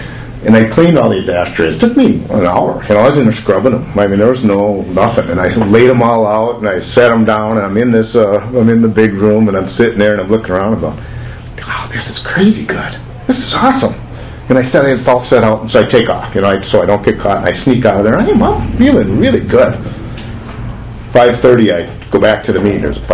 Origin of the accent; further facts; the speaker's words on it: New Orleans, Louisiana, United States; Where are you from? I said, New Orleans.